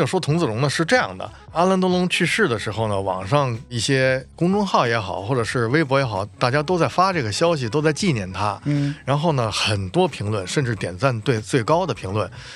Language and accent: Chinese; China; 当然你也可以说在我们中国人的心目中